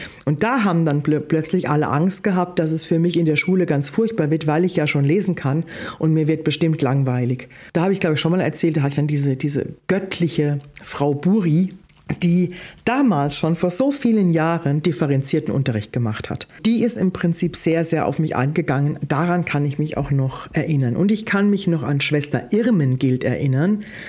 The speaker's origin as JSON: {"language": "German", "country": "Germany", "tie": "born or raised there", "said": "ich bin im Odenwald groß geworden"}